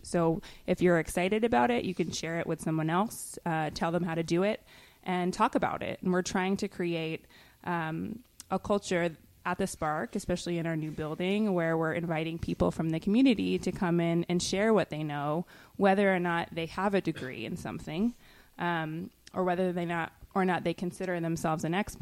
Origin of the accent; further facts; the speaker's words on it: Hudson, New York, United States; Yeah, so I grew up in Hudson in the 80s and 90s. It was very different at that time than it is now